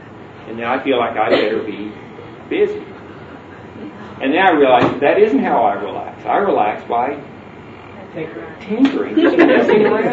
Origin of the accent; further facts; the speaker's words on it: United States; As an American and as a farmer, I was taught how to work.